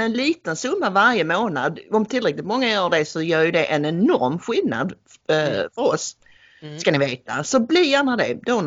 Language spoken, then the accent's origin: Swedish; Malmö, Skåne, Sweden; som Malmöbo så kunde man aldrig göra det riktigt på samma sätt